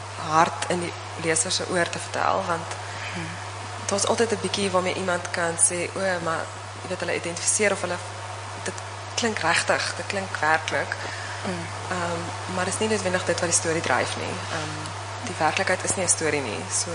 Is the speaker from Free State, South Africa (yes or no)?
no; KwaZulu-Natal, South Africa; Vir my, ek het self in Zululand groot geword, of ek toch gebore, en ook elke vakantie daar spandeer